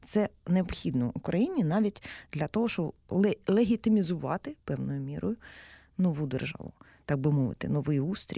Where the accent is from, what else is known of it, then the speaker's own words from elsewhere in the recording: Luhansk, Luhansk Oblast, Ukraine; я в цей час теж була в Луганську, я взагалі луганчанка